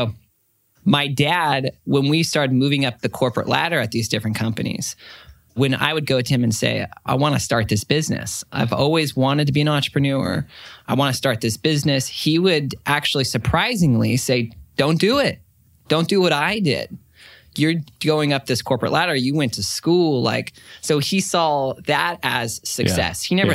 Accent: Temecula, California, United States; We grew up in the Temecula Marietta area, a lot of new houses there.

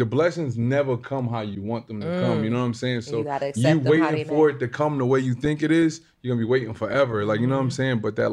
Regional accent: Newburgh, New York, United States; I had a performance in my hometown in Newburgh, right?

